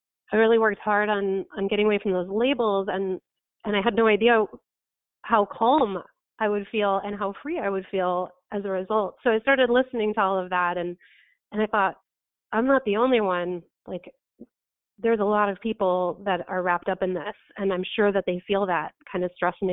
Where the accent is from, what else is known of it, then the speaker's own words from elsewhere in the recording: Midwest, United States; I was raised in the Midwest in a household that was very disruptive, very chaotic.